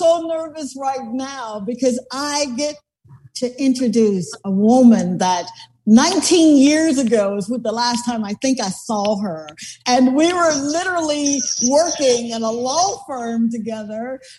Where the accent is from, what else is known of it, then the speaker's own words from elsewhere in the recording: Columbus, Mississippi, United States; But how do you tell someone who's living in small town Mississippi? We're from Columbus, Mississippi.